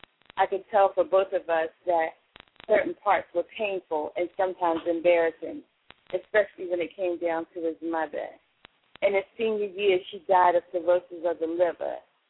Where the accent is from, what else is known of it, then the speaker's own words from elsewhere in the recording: Philadelphia, Pennsylvania, United States; I'm a Philly sister.